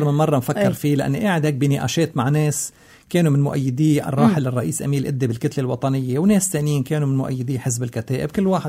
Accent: Lebanon; كلنا كلبنانيين

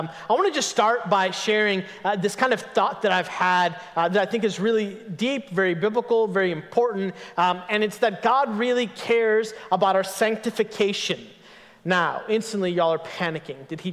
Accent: India; Y'all, I'm Indian. That's offensive.

